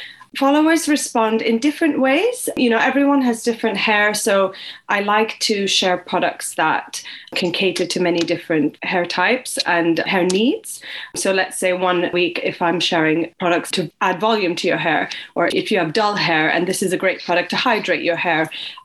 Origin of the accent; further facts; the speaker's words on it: Gambia; also born or lived in Sweden; now in London, United Kingdom; Well, London is home now. It has been for 8 years. But prior to London, I lived in Sweden and I was born and raised in the Gambia.